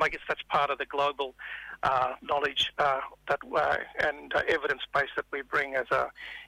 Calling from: Redlands, Queensland, Australia; I'm ringing you from Quandamooka country today, down on Redlands here near the mob from Stradbroke, and bring greetings from my mother's people, all the Birra mob, who went down to Cherbourg, and my father's mob too, all the Bundjalung

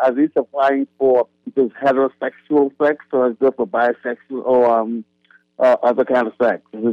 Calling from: Philadelphia, Pennsylvania, United States; Listening to you from Philadelphia, Pennsylvania.

